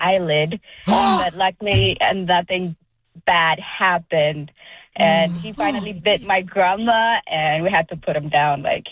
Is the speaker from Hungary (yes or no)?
no; Ethiopia; I grew up in Ethiopia